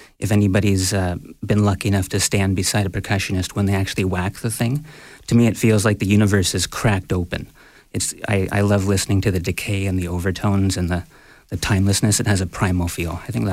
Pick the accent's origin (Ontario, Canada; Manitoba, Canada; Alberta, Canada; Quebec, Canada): Ontario, Canada; Toronto; Oh, here in Scarborough, in Toronto, yeah.